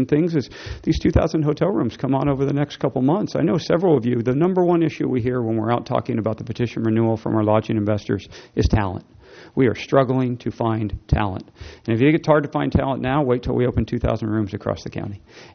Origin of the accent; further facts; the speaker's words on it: Las Vegas, Nevada, United States; You know, when I was growing up in Las Vegas, tourism, you kind of got two options.